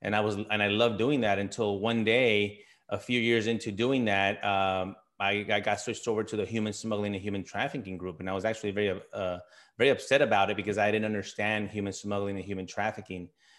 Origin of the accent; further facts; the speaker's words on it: El Paso, Texas, United States; I'm originally from El Paso, Texas, and that really introduced me to the local police.